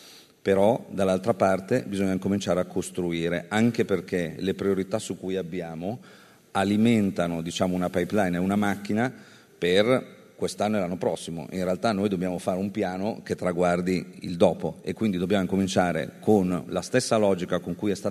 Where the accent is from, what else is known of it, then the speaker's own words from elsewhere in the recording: Lombardy, Italy; io vengo dalla Lombardia